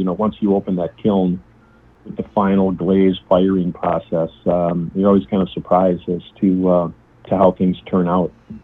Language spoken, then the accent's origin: English; St. Paul, Minnesota, United States; Yeah, so I'm originally from St. Paul. I born and raised there, both me and my wife. Met my wife there in school, went to the same grade school, high school together.